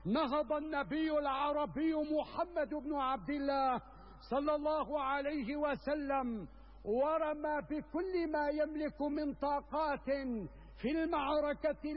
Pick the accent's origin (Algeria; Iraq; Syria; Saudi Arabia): Syria; ونحن كسوريين نقف في كل ساعة وفي كل يوم وفي كل أسبوع وفي كل شهر بشرف